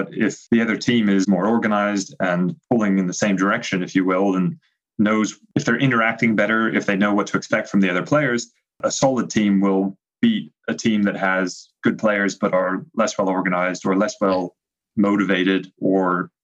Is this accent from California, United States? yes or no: yes; Los Angeles, California, United States; So I grew up in Los Angeles, California. My mother is like third generation Los Angelian, which is not unheard of, but you know, our family had been there since Los Angeles really started to grow as a city.